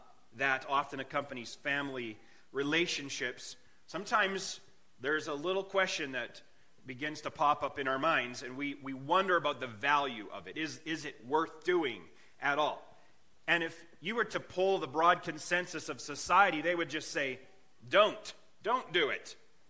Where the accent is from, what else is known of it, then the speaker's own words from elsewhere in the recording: Canada; now in United States; I actually am from Canada, born and raised, so if you hear strange words or weird accents, that's the fault of me being Canadian by birth. So I spent majority of my life up there. We moved down to Indiana just pre-COVID